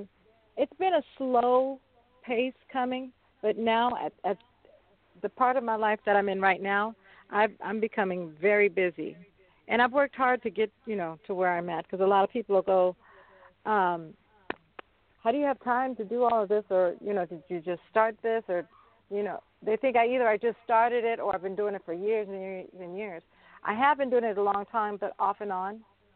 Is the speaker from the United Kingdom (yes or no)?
no; San Francisco, California, United States; at the time I grew up in San Francisco in the Haight-Ashbury area. So I would always watch my aunt in Golden Gate Park.